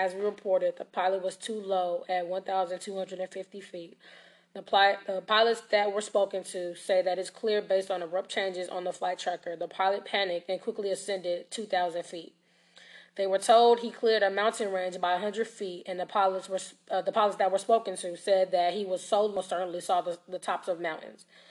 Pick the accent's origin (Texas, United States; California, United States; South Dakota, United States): California, United States; Los Angeles; you know that I am from Los Angeles, and this does hit a really soft spot